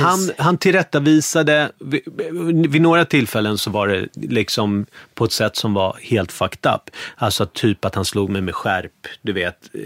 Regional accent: Bergshamra, Stockholm County, Sweden; det här är helt annorlunda från där jag kommer från. Från Bergshamra. Där var det mycket mer blandat. Du vet, det var akademikerbarn i Bergshamra. Framförallt i Kungshamra, där jag bodde.

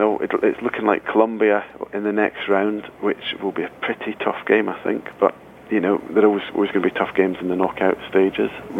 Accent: Scotland, United Kingdom; As a Scot who painfully remembers 1990, beware of Costa Rica in the opening game.

